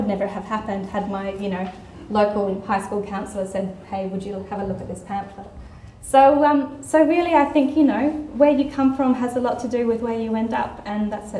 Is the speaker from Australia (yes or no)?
yes; South Australia, Australia; growing up in the Adelaide Hills, it's such a fantastic community and it will always be my home.